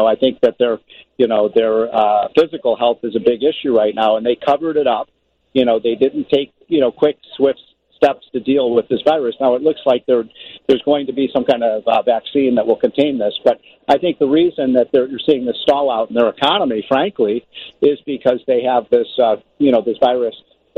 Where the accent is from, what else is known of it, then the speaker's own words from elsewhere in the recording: Chicago, Illinois, United States; But, you know, I grew up in Illinois. As you know, I'm a Chicago boy.